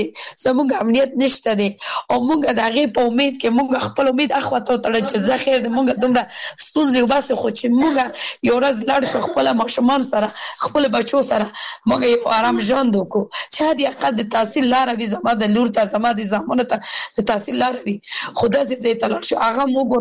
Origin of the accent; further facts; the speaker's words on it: Kabul, Afghanistan; زه پخپل د کابل ولایت نه یم